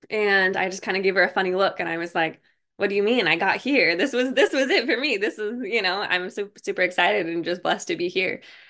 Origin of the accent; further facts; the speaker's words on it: Leech Lake Reservation, Minnesota, United States; now in San Diego, United States; I'm Anishinaabe from Leech Lake Reservation in Minnesota. And Oglala Lakota from Pine Ridge Reservation in South Dakota.